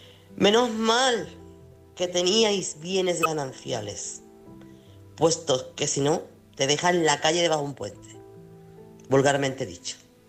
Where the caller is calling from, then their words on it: Chiclana, Andalusia, Spain; corresponsal de Chiclana